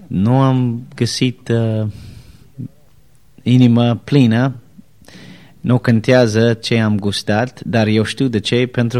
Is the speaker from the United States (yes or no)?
yes; United States; born there; Romanian is a second language; M-am născut în America, în o familie destul de mare, cu 9 frați